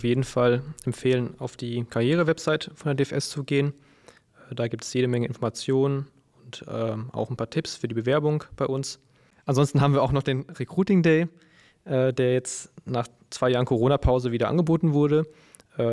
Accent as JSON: {"language": "German", "region": "North Rhine-Westphalia", "country": "Germany", "tie": "born there", "moved": "as an adult", "said": "Komme aber gebürtig aus dem Sauerland, da ist dann eher viel Land und wenig Flugverkehr"}